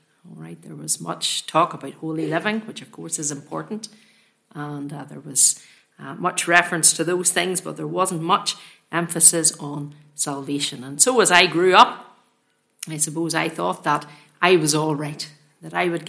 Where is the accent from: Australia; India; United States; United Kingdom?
United Kingdom; Ballymoney, Northern Ireland; I'm from Ballymoney, still staying in Ballymoney whenever I'm at home. No place like Ballymoney, best wee place in the world. I was born there, brought up there, and I suppose I thought I would always be there